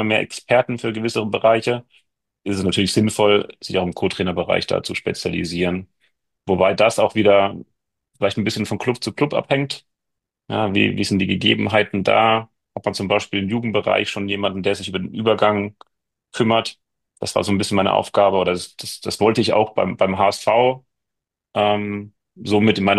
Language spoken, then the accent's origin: German; Southern Germany, Germany; aber als Süddeutscher ist Kiel vielleicht teilweise auch eine andere Kultur.